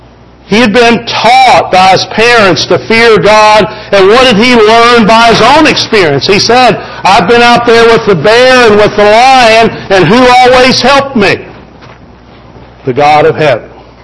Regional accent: Kentucky, United States; I grew up in Kentucky, and so when you're a boy growing up in Kentucky, the thing you want to do is play basketball for the University of Kentucky

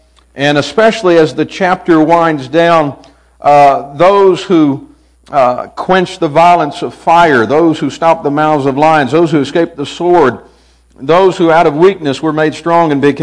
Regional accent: Kentucky, United States; also born or lived in Florida / Texas; I'm kind of missing the seasons I got accustomed to growing up in Kentucky.

